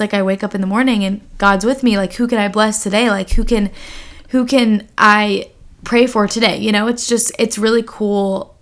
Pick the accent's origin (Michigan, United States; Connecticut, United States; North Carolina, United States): North Carolina, United States; Charlotte; we're both from Charlotte, North Carolina.